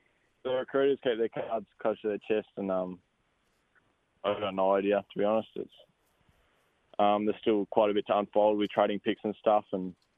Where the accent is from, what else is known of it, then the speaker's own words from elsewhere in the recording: Joondalup, Western Australia, Australia; Yeah, so I grew up in Joondalup, in Perth.